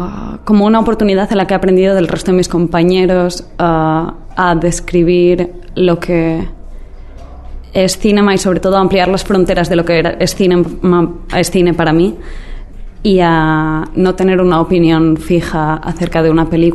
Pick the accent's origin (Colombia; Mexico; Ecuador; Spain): Spain; Oviedo, Asturias; vengo de Oviedo, en el norte de España.